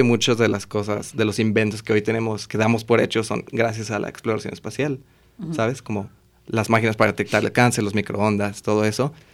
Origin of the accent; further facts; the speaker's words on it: Mexico; sobre todo siendo yo mexicano y estando allá